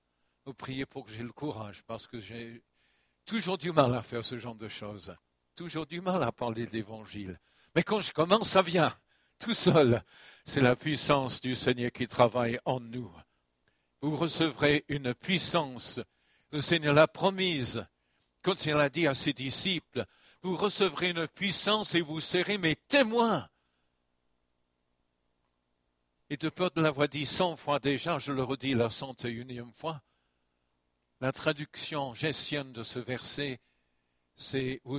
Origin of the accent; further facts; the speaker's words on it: France; Mais chez nous en France, nous avons eu quand même